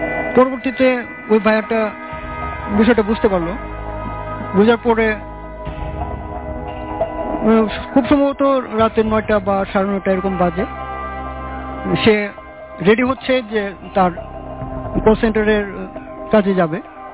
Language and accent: Bangla; Mymensingh, Mymensingh Division, Bangladesh; now in Dhaka, Bangladesh; তো লেখাপড়ার উদ্দেশ্যে আমি ময়মনসিং থেকে প্রথম উত্তরতে আসি, মানে ঢাকায় আসি।